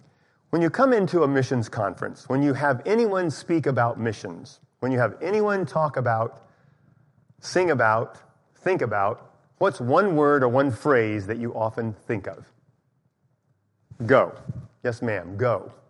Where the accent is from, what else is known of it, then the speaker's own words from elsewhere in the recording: Indiana, United States; also born or lived in Taiwan; Susie herself is from Ohio, and I'm from Indiana. Although, as you heard, I spent 15 of my first 18 years in Taiwan.